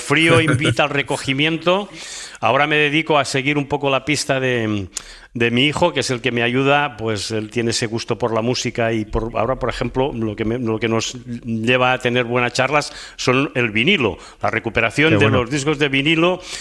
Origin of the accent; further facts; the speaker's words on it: Spain; first language Catalan; Spanish is a second language; a mí me permite reconciliarme con mi lengua materna, como es el catalán.